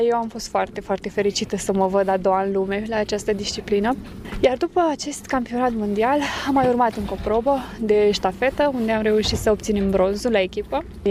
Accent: Mângura, Romania; Locul meu natal este într-o zonă montană, mai exact la Mângura.

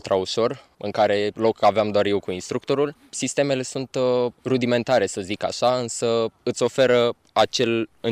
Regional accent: Botoșani, Botoșani County, Romania; am 19 ani, sunt din Botoșani

